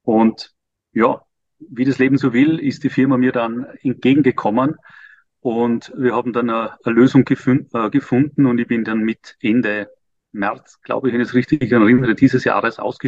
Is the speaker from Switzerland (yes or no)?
no; Vorarlberg, Austria; also born or lived in Vienna; now in Liechtenstein; 48 und Österreicher Vorarlberger und wohne seit längerer Zeit in Liechtenstein und war eigentlich früher mal Anwalt in Wien.